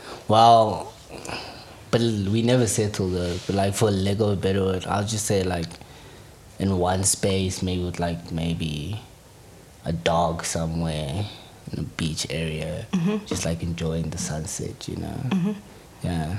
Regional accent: Kagiso, Gauteng, South Africa; I'm from Kagiso, which is in the west rand of Joburg, I think. Yeah, that's where I'm from. Mm-hmm. I was born there. Yeah, and then I've been around a bit, but mainly I grew up there.

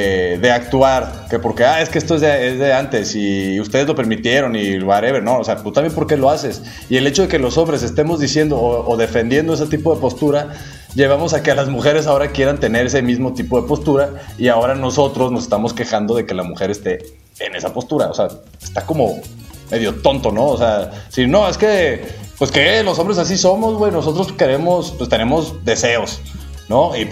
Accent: Mexico; te quedas con lo primero que dices, como todo mexicano, ¿no?

